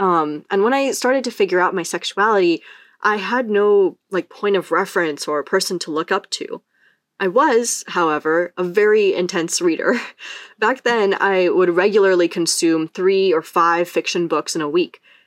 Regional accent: India; So I'm Indian. I like reading fantasy that features mythology from the Indian subcontinent.

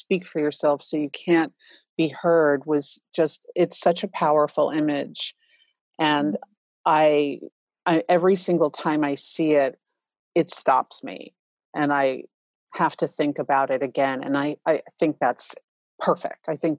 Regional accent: New York, United States; I grew up in New York.

